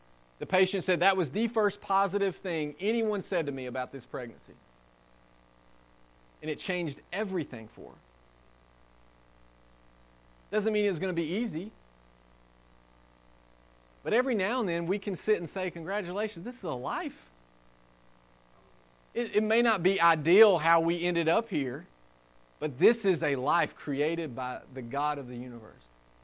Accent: the South, United States; or as I was raised in the South, that's why I'm pro-life?

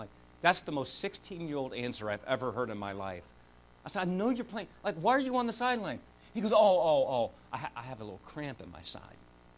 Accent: Miami, Florida, United States; And I grew up in Miami, so I'm a diehard Miami Dolphin fan

